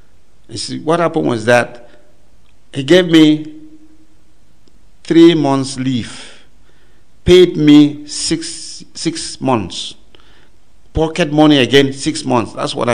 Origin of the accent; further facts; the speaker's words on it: Ngwo, Northwest Region, Cameroon; born there; I was born in Ngwo, Bamenda Division, Southern Cameroon, Nigeria. So I was born in a Nigerian.